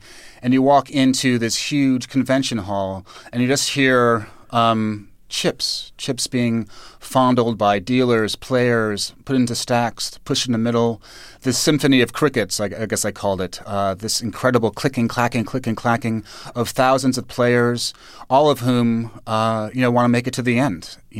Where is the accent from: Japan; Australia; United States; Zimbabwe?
United States; New York City, New York; I think maybe just growing up in New York in terrible 1970s New York that was dirty, covered in graffiti, garbage strewn everywhere